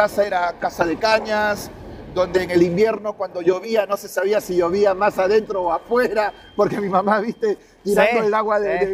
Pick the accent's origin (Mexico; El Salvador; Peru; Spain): Peru; moved away as an adult; also born or lived in Argentina; Yo nací en la República del Perú. Soy peruano, viví casi la mitad de mi vida en el Perú y la otra mitad de mi vida en la Argentina. Tengo 43 años.